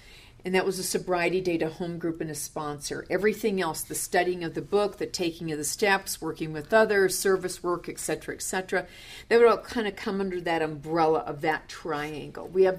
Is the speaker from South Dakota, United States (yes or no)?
yes; South Dakota, United States; born there; I had always wanted to be a Southern Belle, and I was born in South Dakota. So I started in the South, south of the Dakotas.